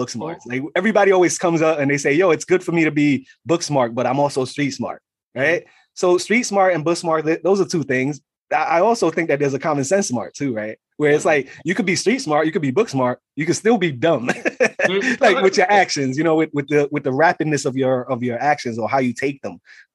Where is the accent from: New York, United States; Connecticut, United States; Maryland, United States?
New York, United States; Bronx; I'm Puerto Rican from the South Bronx, grew up in poverty.